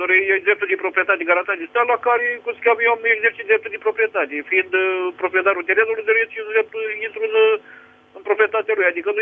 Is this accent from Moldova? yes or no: no; Bacău, Bacău County, Romania; sunt din Bacău.